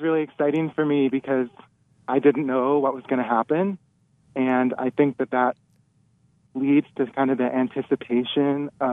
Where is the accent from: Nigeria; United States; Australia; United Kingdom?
United States; Chicago, Illinois; growing up in Chicago area, I have fond memories of visiting Italian bakeries with my family.